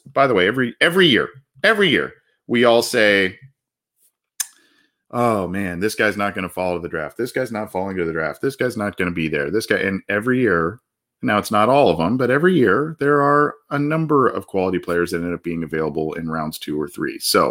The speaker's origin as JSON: {"language": "English", "region": "Ohio", "country": "United States", "said": "I'm from Ohio."}